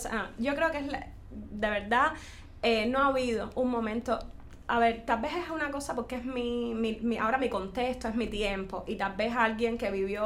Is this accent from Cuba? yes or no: yes; Cuba; Mi pueblo, por ejemplo, que es un pueblo de pescadores al este de La Habana, es un pueblo vacío, de casas vacías